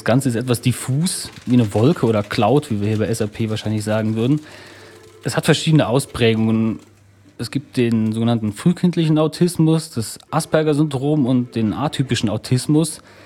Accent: Neuwied, Rhineland-Palatinate, Germany; born there; now in Mannheim, Germany

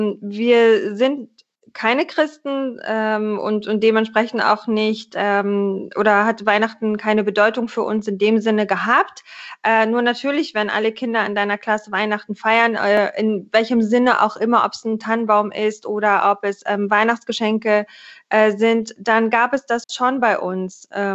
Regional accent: Hamburg, Germany; first language Dari; German is a second language; wie wir aufgewachsen sind, unsere erste Sprache zu Hause war Dari. Wir sind geprägt von dem Essen, wir sind geprägt von einer Familie, die fast ausschließlich in Hamburg lebt. Das heißt, wir hatten hier eine Community, mit der wir aufgewachsen sind.

